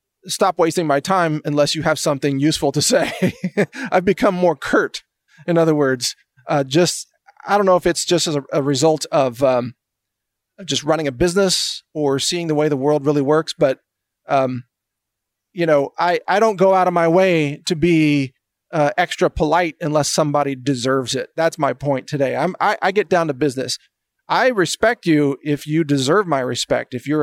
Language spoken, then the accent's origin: English; Midwest, United States; because I grew up in the Midwest and grew up to be, you know, a very, very polite person